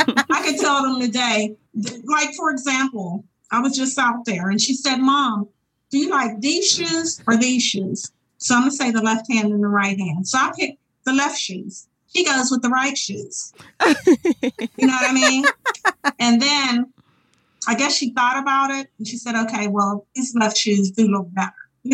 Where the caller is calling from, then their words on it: Charlotte, North Carolina, United States; Oh, I'm actually in Charlotte, North Carolina.